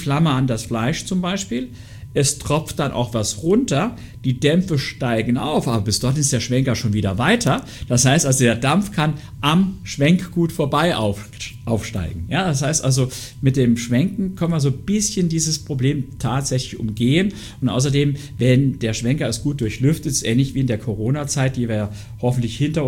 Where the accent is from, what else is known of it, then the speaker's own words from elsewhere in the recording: Saarland, Germany; Also ich bin ja Saarländer und wir Saarländer sind ja Grillweltmeister.